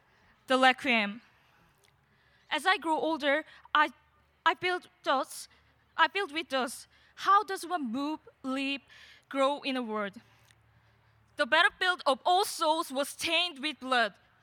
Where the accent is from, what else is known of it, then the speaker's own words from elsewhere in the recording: South Korea; from Pungsan High School, South Korea.